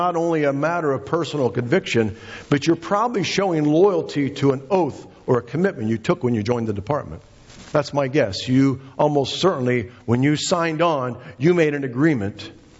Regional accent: United States; And I'm a capitalist. I'm an American.

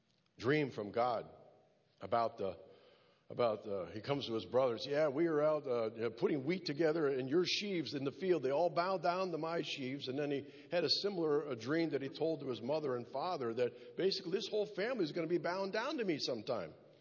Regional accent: United States; Now, that concerns me as an American.

